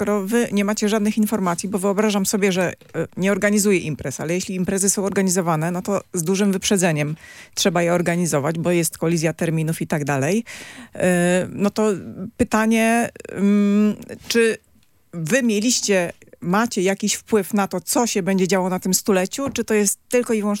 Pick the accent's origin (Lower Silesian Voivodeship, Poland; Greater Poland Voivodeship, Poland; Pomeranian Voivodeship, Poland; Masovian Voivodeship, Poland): Pomeranian Voivodeship, Poland; Gdańsk; Ja również jako gdańszczanka tymczasem bardzo dziękuję.